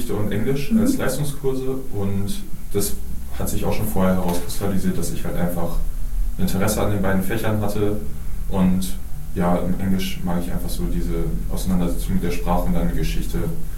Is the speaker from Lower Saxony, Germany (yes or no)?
yes; Oldenburg, Lower Saxony, Germany; Ja, ich komme gebürtig aus Oldenburg und wohne auch seitdem mit meinen Eltern hier im Stadtteil Kusenbusch. Und ich bin auch hier zur Schule gegangen